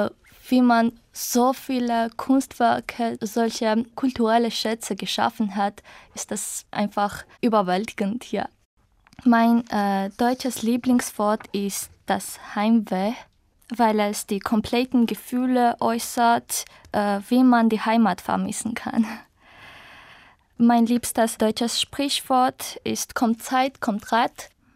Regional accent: Archis, Tavush, Armenia; German is a second language; Ich bin am 26. September 1997 geboren. Ich komme aus Armenien, nämlich aus dem Dorf Archis. Das befindet sich im nordöstlichen Teil von Armenien, im Gebiet Tavush.

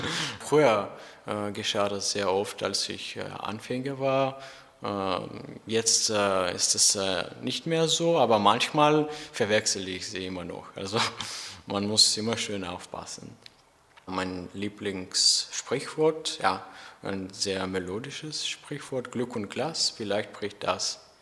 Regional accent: Bulgaria; German is a second language

